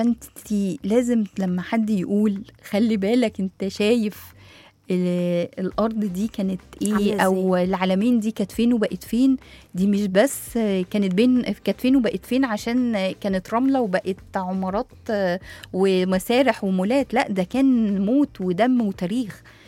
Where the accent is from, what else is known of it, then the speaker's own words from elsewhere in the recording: Egypt; ودي حاجه عشان نراجع نفسنا احنا بقى كمصر، كمصريين